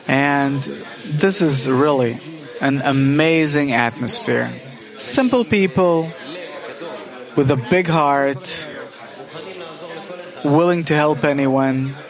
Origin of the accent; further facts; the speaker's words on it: Petah Tikva, Central District, Israel; I'm from Petach Tikva.